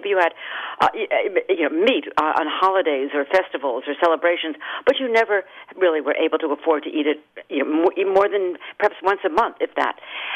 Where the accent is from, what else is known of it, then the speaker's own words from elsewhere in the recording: Massachusetts, United States; I was very pleased to see there was nobody from my home state of Massachusetts on that list.